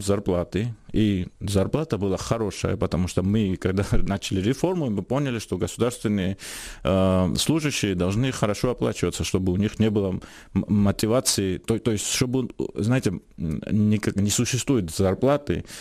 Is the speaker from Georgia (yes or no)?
yes; Georgia; мы из Батуми в Тбилиси на поезде ехали